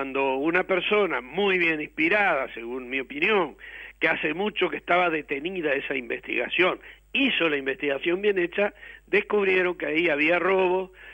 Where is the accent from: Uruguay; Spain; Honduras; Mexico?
Uruguay; La Paloma, Rocha; de La Paloma, de allá de Rocha, de mi pueblo, ¿no?